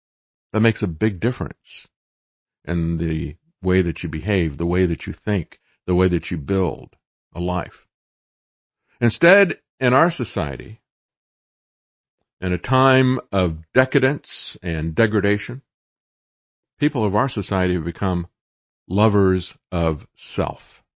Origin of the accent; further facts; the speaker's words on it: United States; I'm from America. I'm just an American.